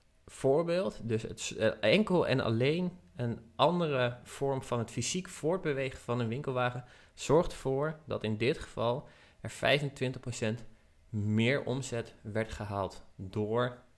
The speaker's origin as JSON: {"language": "Dutch", "country": "Netherlands", "said": "we zijn wel Nederlanders, hè, dus we moeten het hebben over"}